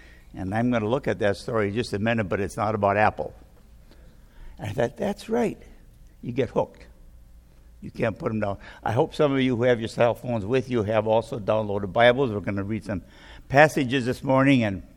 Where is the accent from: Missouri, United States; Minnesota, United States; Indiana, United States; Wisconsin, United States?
Minnesota, United States; I'm from Minnesota. If you've never heard of that, it's up in the upper Midwest.